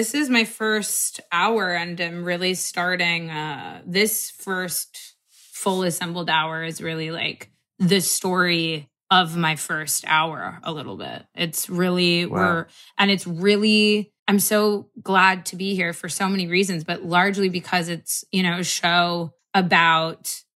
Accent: Hollywood, California, United States; Hollywood ghosts, like this whole other realm of my hometown.

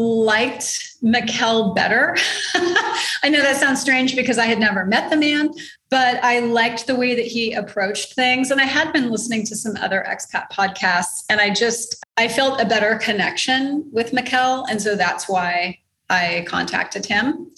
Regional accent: United States; I'm from the United States

